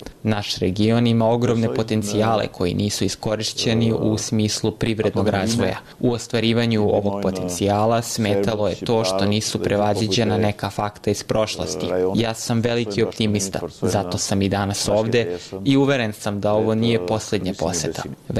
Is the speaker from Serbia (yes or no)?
no; Albania; kao što i kod nas u Albaniji